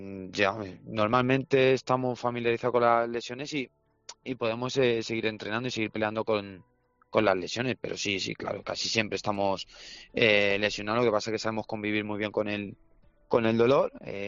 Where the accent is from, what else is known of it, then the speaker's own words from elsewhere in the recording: Spain; Y ya no solo no siendo tailandés, sino es que siendo español